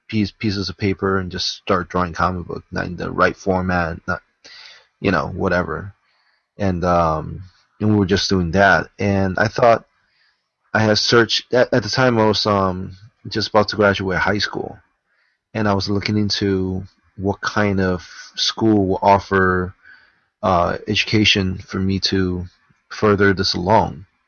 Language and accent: English; Hartford, Connecticut, United States; at the time we were all drawing comics in our, in our hometown. I was from Hartford, Connecticut.